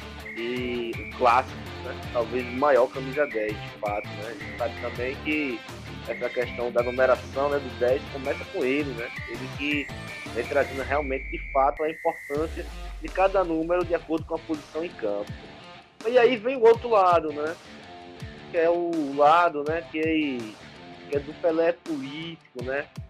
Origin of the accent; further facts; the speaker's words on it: Brazil; Mas eu, como brasileiro